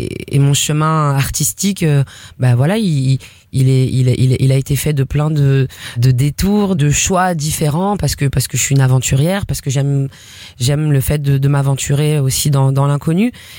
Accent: La Courneuve, Île-de-France, France; La Courneuve.

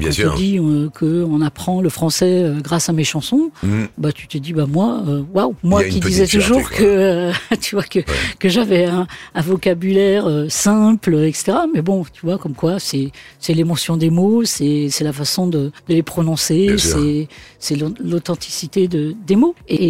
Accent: Stiring-Wendel, Grand Est, France; also born or lived in Forbach; C'était à Forbach, enfin à Styrin-Vendel. Je suis né à Forbach. Ouais. J'ai grandi à Styrin-Vendel.

